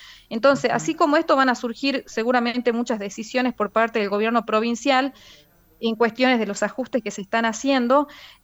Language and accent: Spanish; Rosario de Lerma, Salta, Argentina; Yo vivo en Rosario de Lerma, en mi pueblo